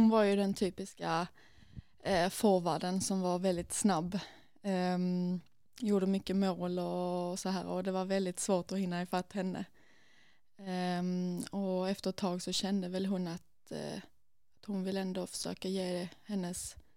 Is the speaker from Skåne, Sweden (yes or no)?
yes; Malmö, Skåne, Sweden; Jag är från Malmö och är uppväxt där också. Det kan man säga ett ställe som heter Toftanäs Riseberg, alltså lite i östra Malmö kan man väl säga.